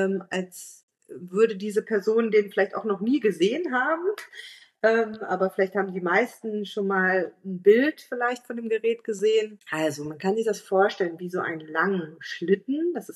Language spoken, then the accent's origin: German; Moers, North Rhine-Westphalia, Germany; Da habe ich noch in Moers gewohnt. Ich komme ursprünglich aus Moers